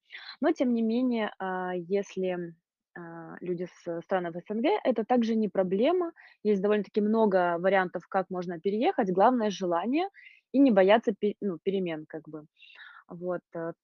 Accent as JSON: {"language": "Russian", "country": "Ukraine", "tie": "born or raised there", "moved": "yes", "said": "А в Украине жила, потому что семья моя жила в Украине, в принципе, я и родилась в Украине, и жила в Украине всегда, но так как я чистокровная болгарка, я смогла сделать себе гражданство, и это позволило мне с легкостью переехать в Европу."}